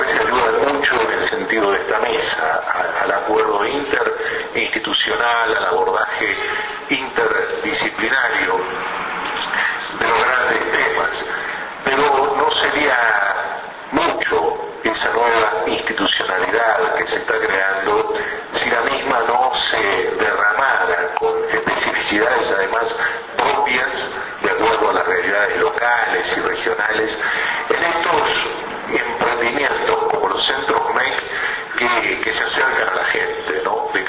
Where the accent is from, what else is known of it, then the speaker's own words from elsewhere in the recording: Uruguay; somos los uruguayos, todos